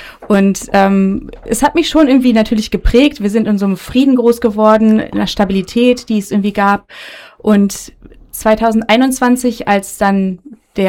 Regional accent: Hameln, Lower Saxony, Germany; Ich bin 39 Jahre alt. Ich bin in Hameln geboren und hier aufgewachsen auf einem Bauernhof.

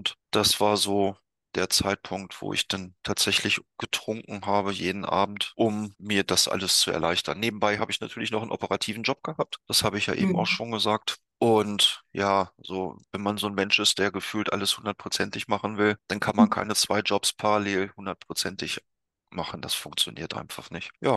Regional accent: Northern Germany, Germany; Ich komme aus Norddeutschland, hier wird viel gefeiert und auch viel getrunken.

